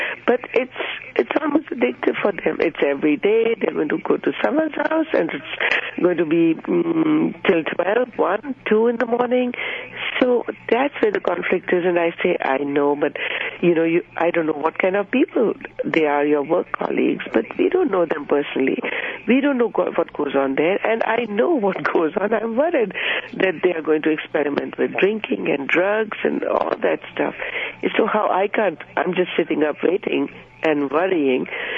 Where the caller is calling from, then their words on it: Dublin, Leinster, Ireland; I'm calling from Dublin.